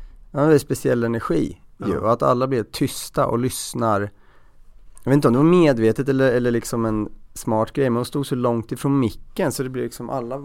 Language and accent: Swedish; Norrköping, Östergötland, Sweden; moved away; men framförallt sen jag flyttade från Norrköping så blir det någon så här sätt att hålla kontakt med någon slags rötter eller vad det nu kan vara.